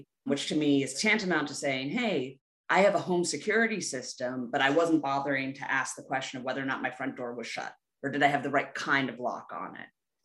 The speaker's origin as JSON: {"language": "English", "town": "Washington", "region": "District of Columbia", "country": "United States", "tie": "born or raised there", "said": "I grew up in Washington, D.C."}